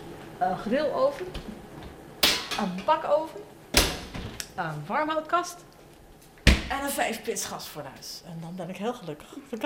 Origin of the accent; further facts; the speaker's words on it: Rotterdam, South Holland, Netherlands; Ik ben Rotterdammer, ik blijf Rotterdammer. Altijd. Ik kom alleen een stukje verder van mijn geboortegrond.